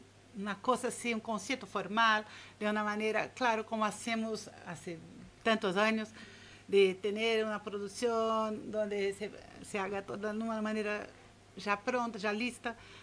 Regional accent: São Paulo, Brazil; Spanish is a second language; Sí, mira, soy de São Paulo capital.

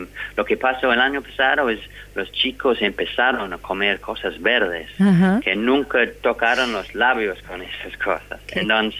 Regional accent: New Zealand; Claro, pero soy de Nueva Zelanda.

